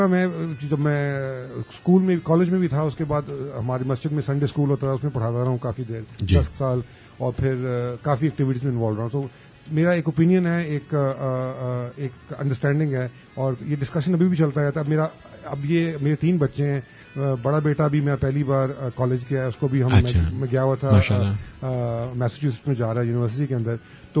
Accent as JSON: {"language": "Urdu", "town": "Lahore", "region": "Punjab", "country": "Pakistan", "also_born_or_lived": "United States", "lives_now": "Riyadh, Saudi Arabia", "said": "میں اوریجنلی لاہور سے تعلق رکھتا ہوں اور میں پچھلے 25 سال سے میں پہلے امریکہ میں تھا پڑھائی کر رہا تھا"}